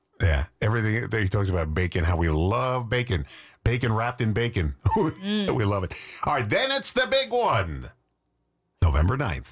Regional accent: East Coast, United States; now in Wisconsin, United States; I come from the East Coast, where it was always freezing on Christmas Day.

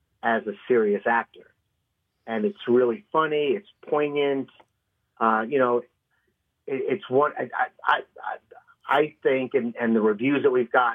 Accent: East Coast, United States; the way East Coast families communicate with each other. Like, I grew up on the East Coast, so that's what I know.

